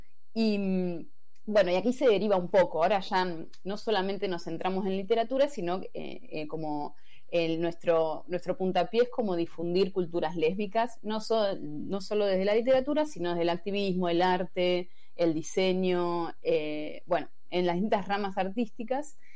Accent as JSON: {"language": "Spanish", "country": "Argentina", "said": "todas las participantes somos de Argentina, sí."}